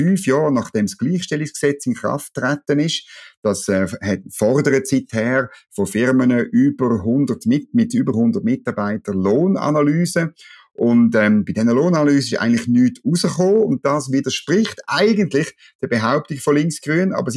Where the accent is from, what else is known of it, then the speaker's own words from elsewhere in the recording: Switzerland; Und für mich als Schweizer, das tönt in den Ohren doch wahnsinnig gut.